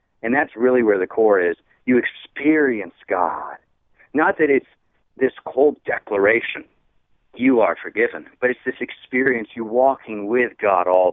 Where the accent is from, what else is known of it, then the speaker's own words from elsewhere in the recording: Georgia, United States; But I grew up in Georgia, and this is typical Southern Baptist ways